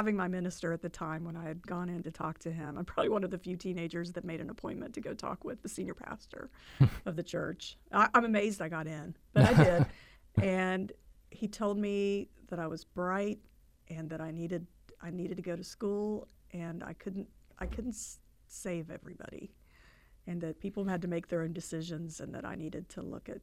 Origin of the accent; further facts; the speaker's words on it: West Virginia, United States; I knew it was probably growing up in West Virginia, I was either going to go to WVU or I was going to go to Marshall.